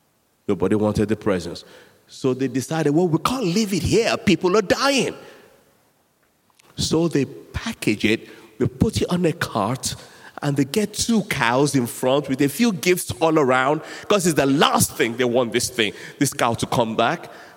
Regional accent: Nigeria; I grew up in Nigeria

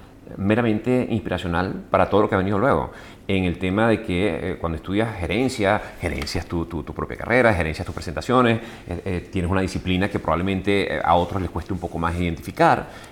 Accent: Venezuela; a mí como venezolano

